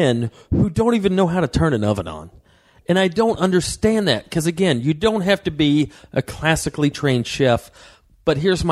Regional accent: Southeast, United States; now in California, United States; growing up in the Southeast, it was kickoffs always at noon

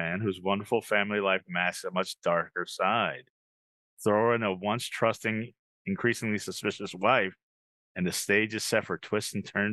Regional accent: San Diego, California, United States; I grew up in San Diego, and Junior Seau was one of the best players, committed suicide.

